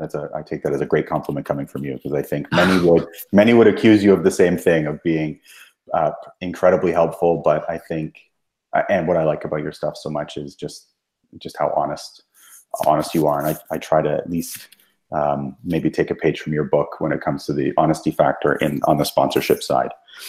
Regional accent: Canada; another Canadian is taking the mic. But I'm from the same town actually as my friend and podcast guest of yours, Jenny Mitchell.

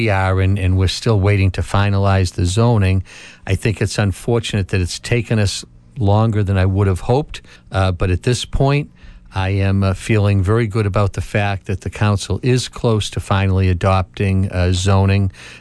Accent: Marshfield, Massachusetts, United States; I grew up in Marshfield.

